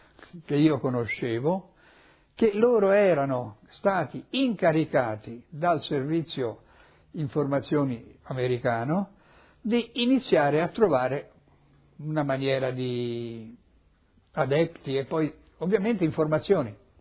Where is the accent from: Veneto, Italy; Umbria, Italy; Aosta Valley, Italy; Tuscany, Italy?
Tuscany, Italy; Florence; born there; Sono nato a Firenze il 5/1/21 e quindi di conseguenza ho 81 anni, non 82, 81 anni.